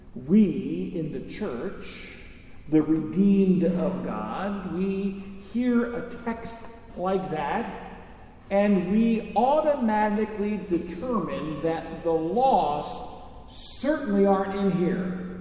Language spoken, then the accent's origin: English; Catonsville, Maryland, United States; I grew up in Catonsville on the west side of Baltimore at Emmanuel.